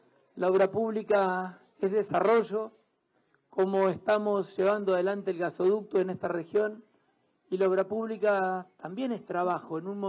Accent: Argentina; nosotros, las localidades del interior de la República Argentina, nos esforzamos y trabajamos

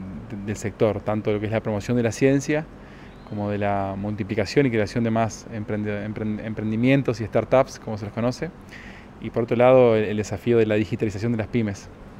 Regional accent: Santa Fe, Argentina; uno ve la potencial que tenemos como santafesinos, ¿verdad? Tenemos un talento distribuido en toda la provincia.

